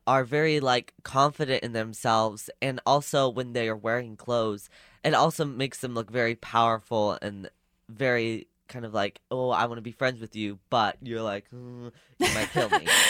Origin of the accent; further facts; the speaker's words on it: Minneapolis, Kansas, United States; And so they're like, oh, where are you from? And I'm like, oh, Minneapolis. They're like, oh, Minnesota. No, Kansas.